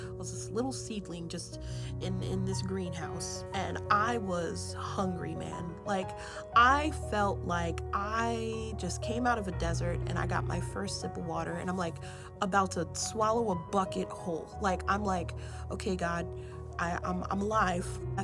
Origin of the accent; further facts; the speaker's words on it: New York City, New York, United States; I grew up in New York City, so art, culture was everywhere.